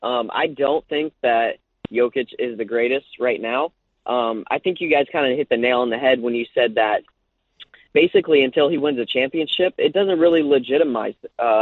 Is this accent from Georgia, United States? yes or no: no; New Orleans, Louisiana, United States; now in Alaska, United States; I'm from New Orleans, but I live in Alaska.